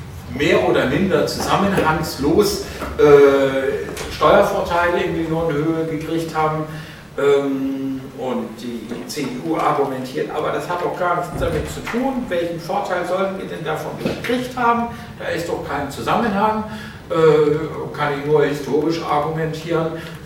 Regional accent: Marburg, Hesse, Germany; ich bin nun in Marburg aufgewachsen und das ist also so die Ecke von Allendorf

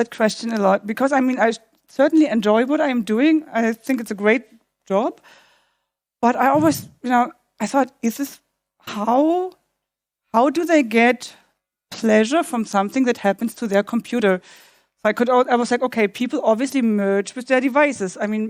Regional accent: Berlin, Germany; but I grew up in Berlin, been living here for decades

